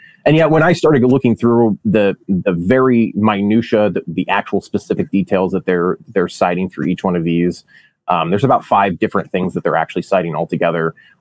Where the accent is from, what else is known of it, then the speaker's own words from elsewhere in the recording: Springfield, Illinois, United States; You know, I grew up in Springfield. My dad was a mid-level bureaucrat, and so the dinner table talk for me was talking about policy.